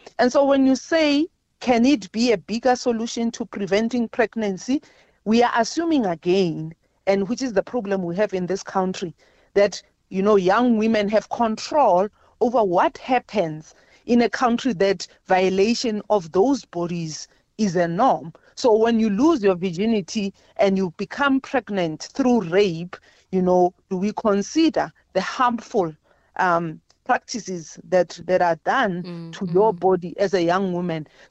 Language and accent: English; South Africa; Our reality is that as a South African nation right now, our laws are built from the basis of what the constitution of our country says.